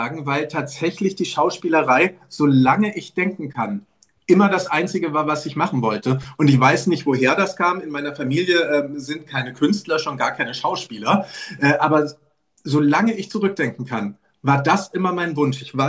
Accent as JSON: {"language": "German", "town": "Petersberg", "region": "Hesse", "country": "Germany", "tie": "born or raised there", "also_born_or_lived": "Frankfurt", "said": "Ich bin in Frankfurt geboren worden. In Fulda dann aber aufgewachsen oder in Petersberg, um ganz genau zu sein."}